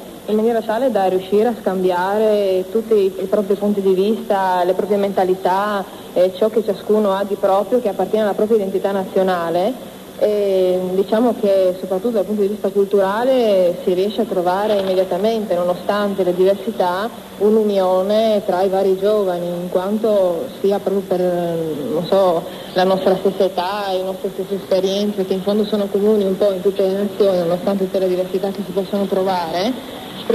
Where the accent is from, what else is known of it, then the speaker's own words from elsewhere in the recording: Trieste, Friuli-Venezia Giulia, Italy; sono di Trieste, frequento l'università, il secondo anno di Economia e Commercio